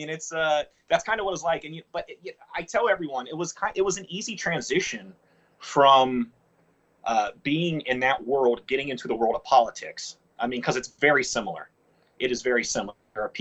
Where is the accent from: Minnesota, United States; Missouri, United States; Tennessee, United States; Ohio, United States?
Ohio, United States; moved away as an adult; now in Los Angeles, United States; having been born and raised in Ohio in a small town, that was predominantly white town, and then moving out to Los Angeles, this huge melting pot of people.